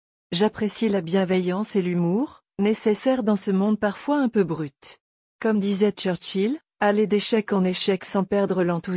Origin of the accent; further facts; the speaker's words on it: Bern, Switzerland; J'ai grandi dans le Jura bernois.